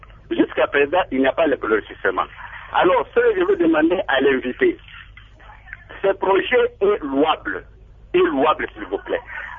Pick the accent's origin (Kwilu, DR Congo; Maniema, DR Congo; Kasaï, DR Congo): Kwilu, DR Congo; Bandundu; now in Kinshasa, DR Congo; j'ai été participant à un atelier là chez nous, à Bandundouville, je suis à Kinshasa présent